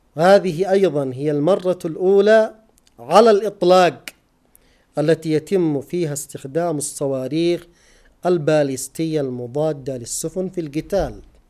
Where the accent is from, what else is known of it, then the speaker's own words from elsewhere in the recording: Yemen; لأن حقيقة المعركة التي نخوضها كيمنيين هي معركة ضد العدو الإسرائيلي